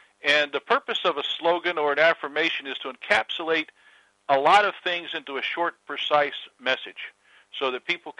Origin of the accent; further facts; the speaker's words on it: North Carolina, United States; also born or lived in Washington, D.C.; You know, grew up in North Carolina, and then to Washington D.C., and so kind of lost my accent.